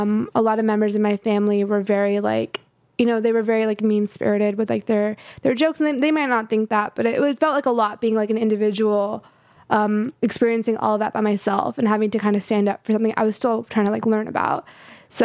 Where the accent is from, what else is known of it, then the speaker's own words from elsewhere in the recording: California, United States; also born or lived in Houston, Texas / Atlanta, Georgia / Colorado; So I was born in Texas and I was there until I was five in Houston. And then we went all across the country, like Atlanta, Georgia, and then Colorado. And eventually we settled in California. So like from like seven onwards, I was in California.